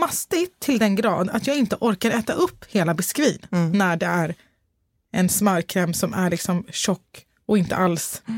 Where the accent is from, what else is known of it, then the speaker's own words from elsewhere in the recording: Stockholm, Stockholm County, Sweden; Alltså det låg på Södermalm där jag växte upp.